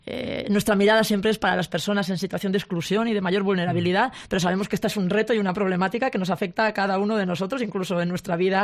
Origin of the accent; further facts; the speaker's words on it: Valencian Community, Spain; como ciudadanos, como creyentes, como valencianos y valencianas